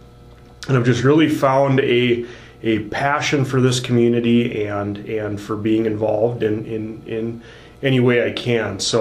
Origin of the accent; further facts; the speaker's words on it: Mobridge, South Dakota, United States; now in Huron, United States; Well, I'm originally from Mobridge, so I'm a South Dakota boy originally